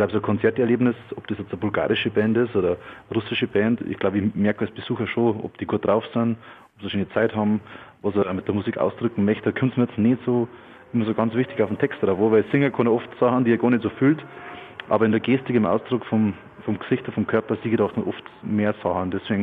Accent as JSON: {"language": "German", "region": "Bavaria", "country": "Germany"}